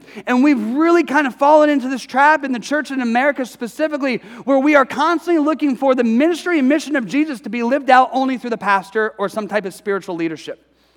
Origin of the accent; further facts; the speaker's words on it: Detroit, Michigan, United States; now in California, United States; You know, I'm from Detroit. We didn't really have wildfires here.